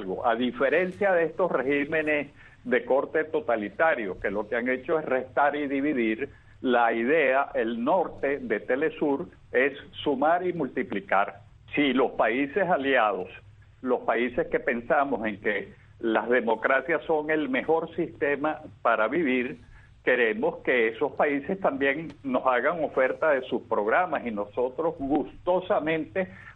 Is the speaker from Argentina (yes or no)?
no; Venezuela; el pueblo venezolano, mi pueblo